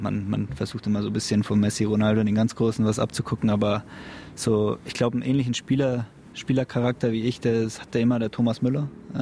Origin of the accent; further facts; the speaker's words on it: Bavaria, Germany; bei uns in Bayern